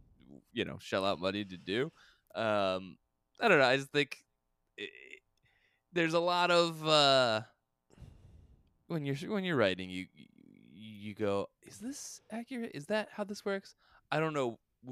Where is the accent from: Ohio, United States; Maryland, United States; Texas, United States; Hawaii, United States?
Ohio, United States; I'm from Ohio, so that's like an actual trip.